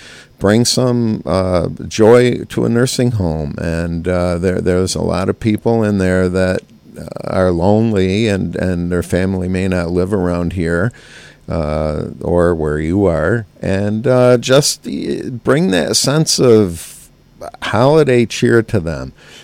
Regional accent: Gloversville, New York, United States; I grew up in Gloversville and when I was a kid, and you know, I still live down there.

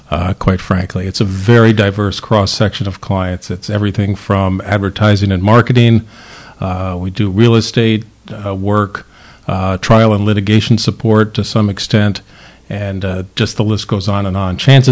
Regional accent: Albany, New York, United States; I'm originally from the Capital District, grew up in Albany, and went off to college

